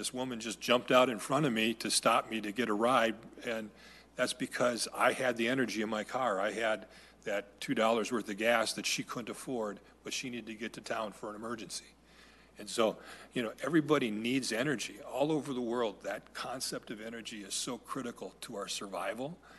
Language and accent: English; Minnesota, United States; I'm a Minnesotan first, and I think the Minnesotans are wanting to make sure everybody pays their fair share.